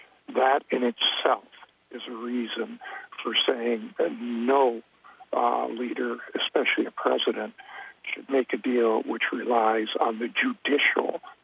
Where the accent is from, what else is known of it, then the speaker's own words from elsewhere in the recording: Salt Point, New York, United States; I'm from Salt Point, New York.